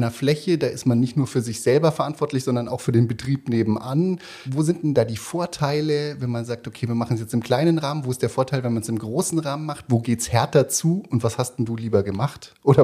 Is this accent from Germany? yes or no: yes; Bavaria, Germany; in meiner alten Heimat an, und zwar in Bayern.